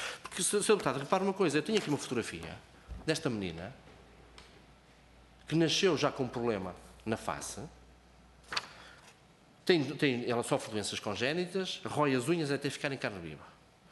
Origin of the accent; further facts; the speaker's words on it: North, Portugal; eu sou do Norte e com muito gosto, mas podia não ser